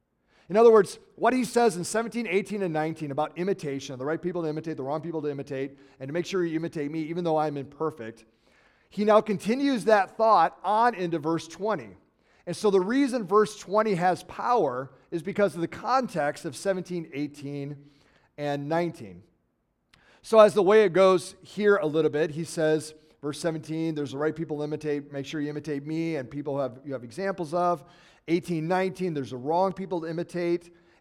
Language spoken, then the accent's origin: English; United States; I never stopped being an American. And I am proud to be an American. I'm proud to be a citizen of the United States of America.